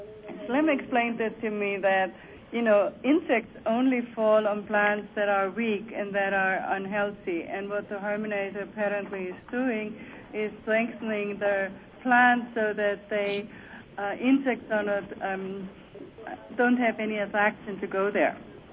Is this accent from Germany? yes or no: yes; Germany; I'm from Germany